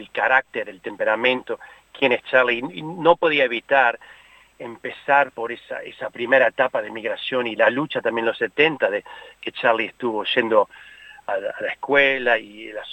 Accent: Uruguay; now in Australia; yo soy uruguayo, obviamente me siento australiano también

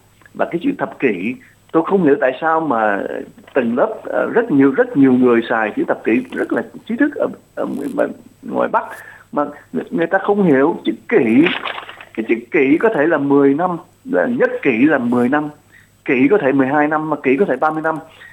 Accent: Southern Vietnam, Vietnam; now in Australia; tôi sinh ra và sinh trưởng ở miền Nam Việt Nam và tôi đi qua Úc, thành ra tôi hoàn toàn không có một khái niệm, không có cái kinh nghiệm nào về cái ngôn ngữ miền Bắc

